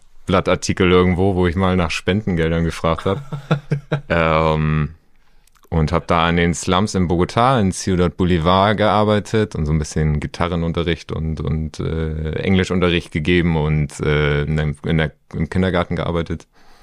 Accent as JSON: {"language": "German", "town": "Flensburg", "region": "Schleswig-Holstein", "country": "Germany", "tie": "born there", "also_born_or_lived": "Alveslohe, Germany", "said": "Hast du selber gesagt, ursprünglich aus Flensburg, bin da geboren. Dann sind meine Eltern kurz nach Alvislohe gezogen, das ist neben Kaltenkirchen. Und dann nach der Trennung der Eltern, als ich so 3,5 war, sind wir dann wieder hochgezogen."}